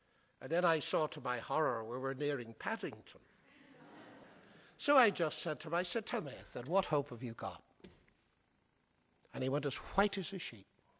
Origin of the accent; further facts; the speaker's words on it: Ireland; now in United Kingdom; I am Irish myself, you see.